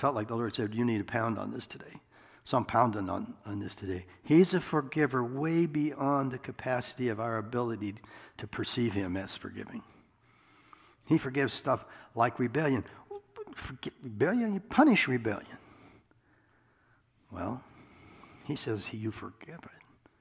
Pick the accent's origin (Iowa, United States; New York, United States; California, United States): Iowa, United States; And I thought, I'm from Iowa, and I got it the first time.